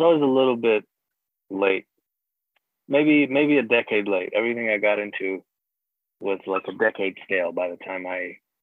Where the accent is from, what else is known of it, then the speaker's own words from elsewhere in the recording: New York, United States; I grew up in Chi-Lai, New York. Not a lot of people super pumped on rap in my high school, you know.